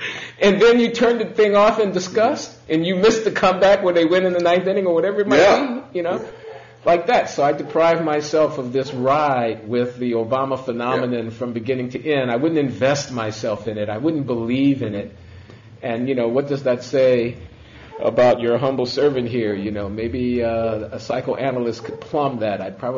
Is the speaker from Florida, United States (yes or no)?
no; Chicago, Illinois, United States; I'm from Chicago